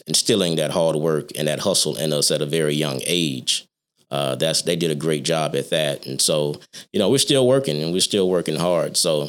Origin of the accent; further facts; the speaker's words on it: Hernando, Mississippi, United States; So I'm originally from Hernando, Mississippi. I'm from a small fraction in the county area called Dark Corner.